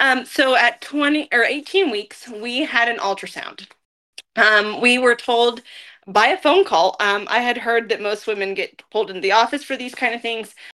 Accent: Effingham, Illinois, United States; Yes, I grew up in the Effingham area, so I'm not local to Mattoon Charleston, but I married a man from Charleston.

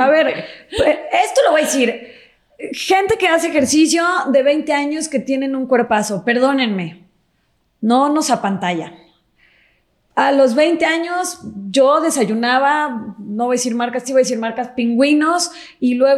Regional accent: Querétaro, Mexico; pero imagínate que yo crecí en Querétaro.

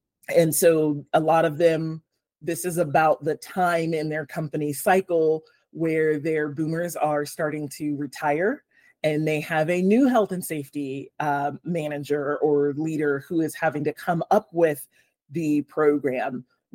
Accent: Killeen, Texas, United States; Well, I'm from Killeen, Texas. It was about a mile and a half away from my elementary school.

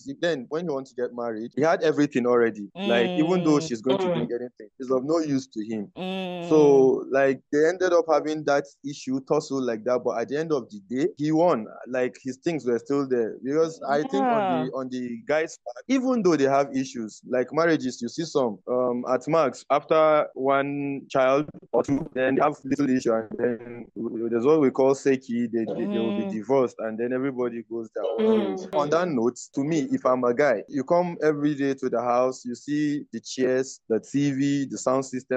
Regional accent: Kogi, Nigeria; also born or lived in Kaduna; I'm from Kogi, North Central.

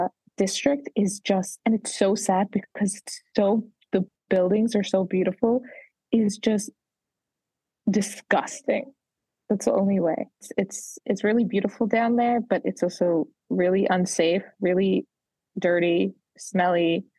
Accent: New York, United States; And I'm from New York.

